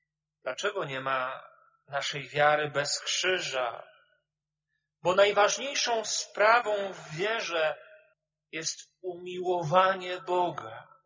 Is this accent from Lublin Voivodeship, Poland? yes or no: no; Tuchów, Lesser Poland, Poland; Pochodzący z moich rodzinnych stron, z Małopolski, spod Tuchowa